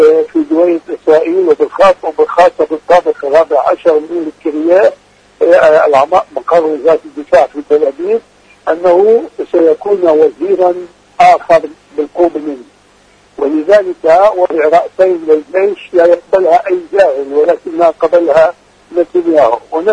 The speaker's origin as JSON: {"language": "Arabic", "country": "Palestine", "said": "لا أتكلم كوني فلسطيني"}